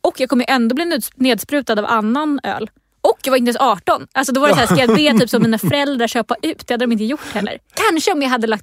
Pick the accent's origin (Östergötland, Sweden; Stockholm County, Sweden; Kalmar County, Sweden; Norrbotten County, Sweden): Stockholm County, Sweden; Stockholm; i alla fall i Stockholm där jag är ifrån